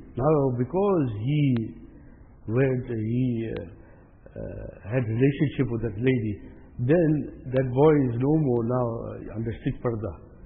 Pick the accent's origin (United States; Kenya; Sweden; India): India; We are Indian. Basically, we are Indian.